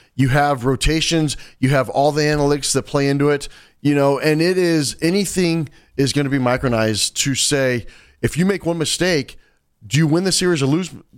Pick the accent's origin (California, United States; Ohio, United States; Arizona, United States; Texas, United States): Arizona, United States; I didn't get the seasons growing up in Arizona. I had hot and hotter.